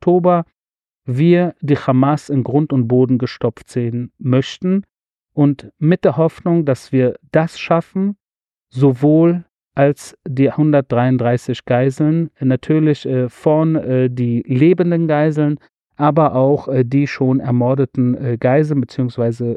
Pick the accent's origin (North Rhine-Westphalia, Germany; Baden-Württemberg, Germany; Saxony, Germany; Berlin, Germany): Berlin, Germany; Ich bin unter Türken in Berlin-Wedding aufgewachsen. Einige von ihnen sind mir sehr ans Herz gewachsen. Und ich spreche auch ein Stück weit Türkisch